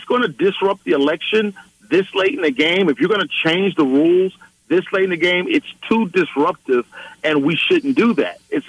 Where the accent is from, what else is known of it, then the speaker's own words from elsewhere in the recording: Huntsville, Alabama, United States; I'm from Huntsville, Alabama, where we put a man on the moon and missiles in the air to defend our country.